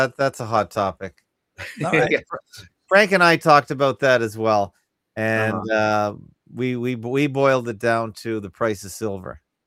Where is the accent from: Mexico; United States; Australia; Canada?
Canada; As a Canadian, I think it's a fun. I'm not against it. I'm in the minority up here.